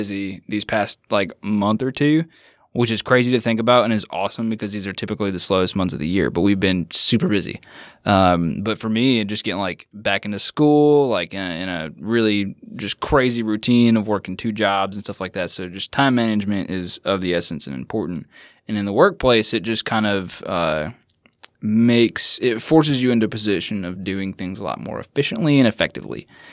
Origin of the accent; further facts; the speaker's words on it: Washington, United States; I grew up in Washington State and I heard that and I knew.